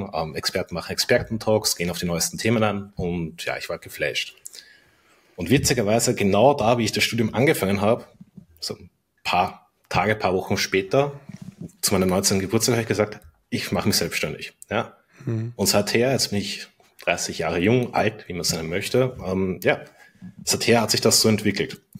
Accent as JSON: {"language": "German", "country": "Austria", "said": "bei uns in Österreich heißt es Matura, in Deutschland heißt es ja Abi"}